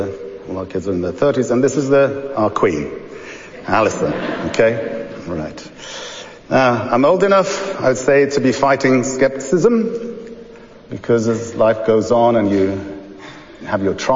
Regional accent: Istanbul, Turkey; born there; English is a second language; now in Izmir, Turkey; We live in Izmir, Turkey, as said. I was born in Istanbul, as Paul shared. And I'm Turkish. I'm from Muslim background, from Sunni background.

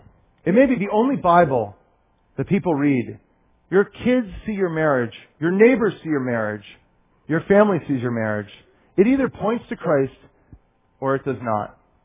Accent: New Hampshire, United States; I come from New Hampshire where style does not exist, but warmth is the first priority.

